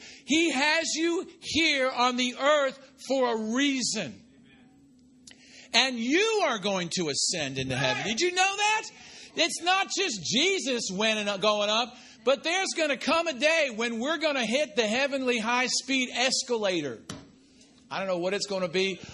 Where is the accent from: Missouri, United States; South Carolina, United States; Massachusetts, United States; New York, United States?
New York, United States; now in Martinsville, United States; You got to understand, I'm from New York. We don't know where anything is besides New York.